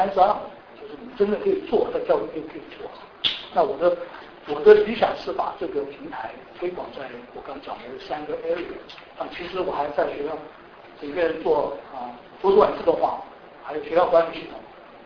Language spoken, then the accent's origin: Chinese; China; 我们中国人讲说工于善其事